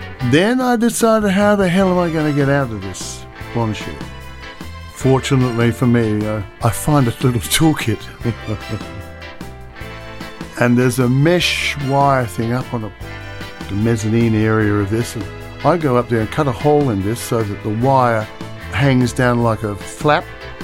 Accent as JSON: {"language": "English", "country": "Australia", "said": "I'm very proud of the fact that I'm an Australian"}